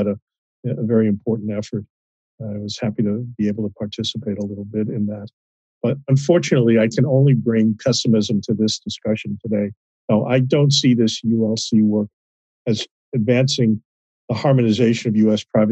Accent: Virginia, United States; And even my home state of Virginia, which I consider to be increasingly progressive, still has a fairly business-friendly privacy statute on the books.

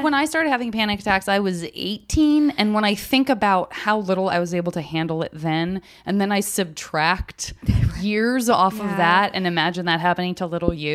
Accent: Arizona, United States; I'm from Arizona.

